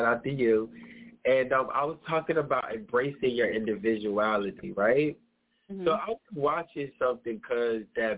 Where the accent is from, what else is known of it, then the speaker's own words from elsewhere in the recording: Trenton, New Jersey, United States; we're from Trenton, I'm from Trenton, and you can have all this talent in the city of Trenton